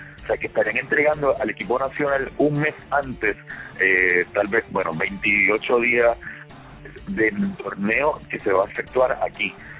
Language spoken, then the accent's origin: Spanish; Puerto Rico; now in Barquisimeto, Venezuela; Soy el único puertorriqueño como entrenador.